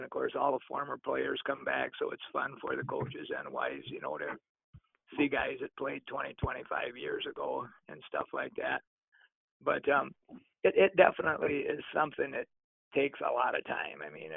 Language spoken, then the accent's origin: English; Elmwood, Wisconsin, United States; I was born and raised in Elmwood, Wisconsin, so Menominee was only about 20 miles from there